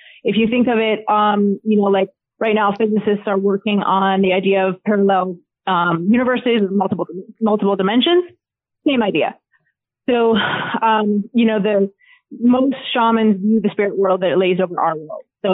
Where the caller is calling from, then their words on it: Charlotte, North Carolina, United States; I am currently in Charlotte, North Carolina.